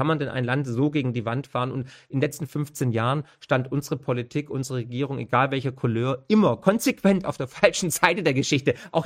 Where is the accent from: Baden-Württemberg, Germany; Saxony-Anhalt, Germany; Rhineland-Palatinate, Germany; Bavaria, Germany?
Baden-Württemberg, Germany; Ich bin ja aus dem Autoländle Baden-Württemberg. Ne? Ich bin ja mit Daimler groß geworden und bin ja sogar noch Häuslebauer.